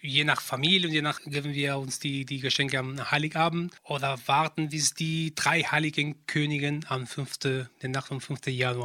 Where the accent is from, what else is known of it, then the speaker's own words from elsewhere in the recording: Madrid, Community of Madrid, Spain; German is a second language; Zum Beispiel, ich komme aus Madrid und da, soweit ich weiß, macht jeder, was er will.